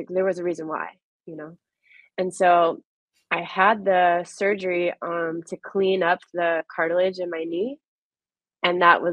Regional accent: Maryland, United States; I'm from Maryland originally. The theater that I used to see all the dance companies was the Kennedy Center.

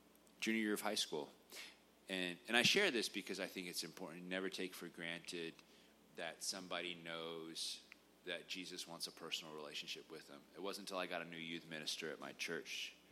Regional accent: San Antonio, Texas, United States; I grew up here in San Antonio. Was born shortly after my parents moved here, courtesy of Uncle Sam with the Army.

